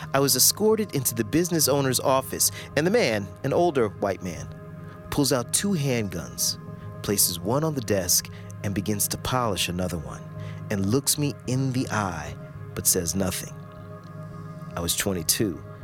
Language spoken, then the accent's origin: English; the South, United States; Now, I grew up in the South, and I'd never done the interracial dating thing.